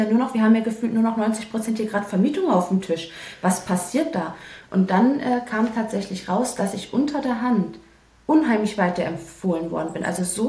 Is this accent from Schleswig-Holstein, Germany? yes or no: no; Berlin, Germany; moved away as an adult; now in Lower Saxony, Germany; bin gebürtige Berlinerin, habe 32 Jahre in Berlin gelebt und bin jetzt ausgesetzt in Niedersachsen